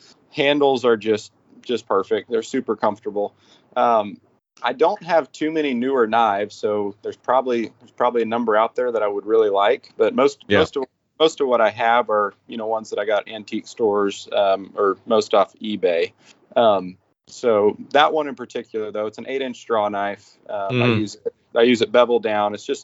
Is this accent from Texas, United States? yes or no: yes; Texas, United States; I grew up down near San Antonio, actually closer to Bernie. Out in the hill country.